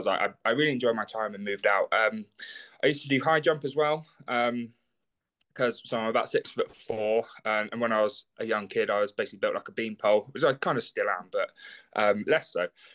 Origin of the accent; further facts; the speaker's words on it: Christchurch, South West England, United Kingdom; And so I'm originally from Christchurch in Dorset.